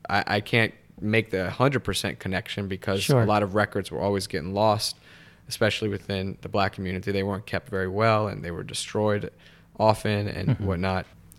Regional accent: St. Bernard Parish, Louisiana, United States; So it was interesting because, like you said, I'm from St. Bernard Parish. My mom taught history in St. Bernard Parish for over 40 years.

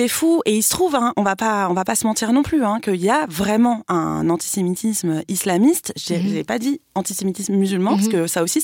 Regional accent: France; j'appartiens à la génération qui a grandi dans une forme de vivre ensemble, où c'était pas un sujet, et on est français avant tout

